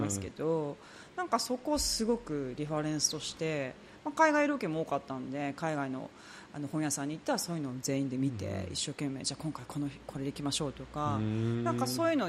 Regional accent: Okayama, Japan; moved away as an adult; also born or lived in New York; now in Tokyo, Japan; 岡山からニューヨーク、ニューヨークから岡山で、岡山から東京に上京して、

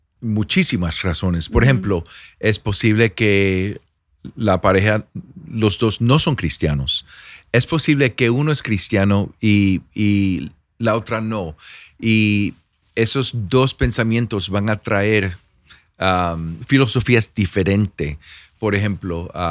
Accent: Puerto Rico; yo soy puertorriqueño

